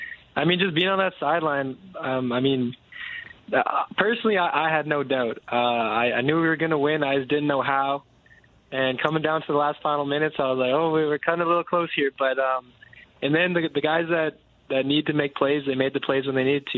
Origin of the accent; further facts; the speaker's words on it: Regina, Saskatchewan, Canada; Yeah, I am from Regina.